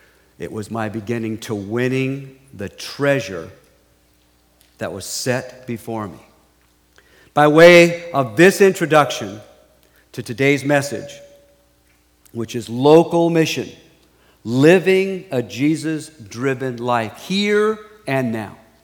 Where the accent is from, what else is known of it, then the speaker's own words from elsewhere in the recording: San Diego, California, United States; born there; I was born in San Diego, as I mentioned. I was born in the late 40s.